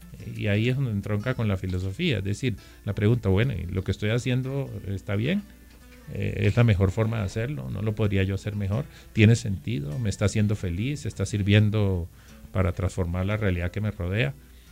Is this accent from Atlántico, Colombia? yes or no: yes; Barranquilla, Atlántico, Colombia; born there; yo nací en Barranquilla y por eso me considero caribe y sé que mi espíritu, soy profundamente costeño, aunque no hable como costeño, ni sea corroncho